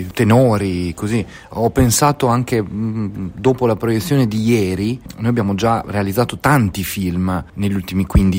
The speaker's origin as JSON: {"language": "Italian", "region": "Emilia-Romagna", "country": "Italy", "said": "lui è salentino, io sono emiliano"}